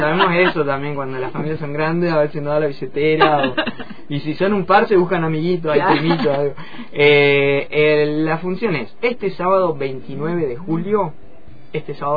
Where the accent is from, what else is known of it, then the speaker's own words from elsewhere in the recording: Cutral Có, Neuquén, Argentina; yo soy de Cutralcó